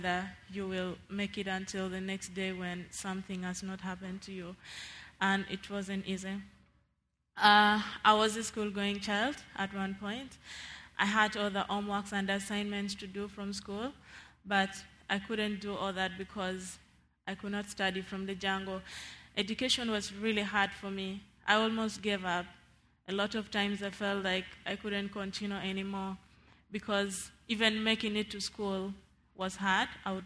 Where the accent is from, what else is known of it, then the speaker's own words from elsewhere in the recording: Northern Region, Uganda; English is a second language; I come from Northern Uganda